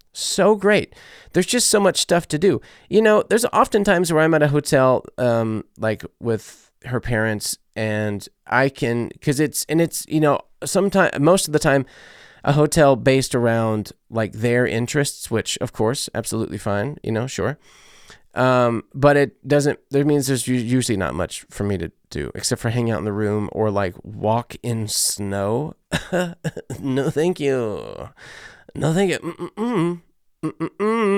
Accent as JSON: {"language": "English", "country": "United States", "said": "I love it. I'm American through and through."}